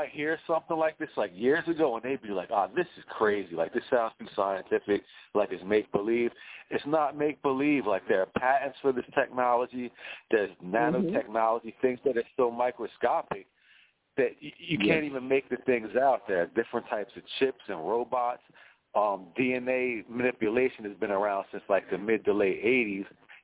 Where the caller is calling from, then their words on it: New Jersey, United States; I'm calling from the South Jersey area, like close to the shore around, like, I want to say Atlanta County, New Jersey, near the shoreline of Atlantic City.